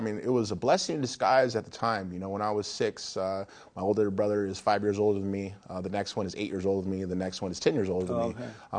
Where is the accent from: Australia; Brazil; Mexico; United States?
United States; Santa Ana, California; also born or lived in Huntington Beach; I grew up in Huntington Beach to the age of six. And then from 6 to 13, I lived in Santa Ana, California